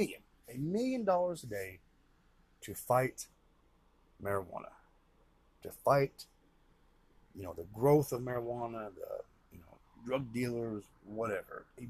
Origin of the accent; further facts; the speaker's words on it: United States; And, you know, me as an American, and that's why I want to, like, you know, that's why I just wanted to start these podcasts